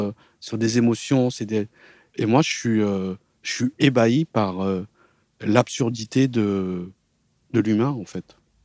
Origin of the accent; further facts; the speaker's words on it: France; moi, en tant qu'occidental, en tant que français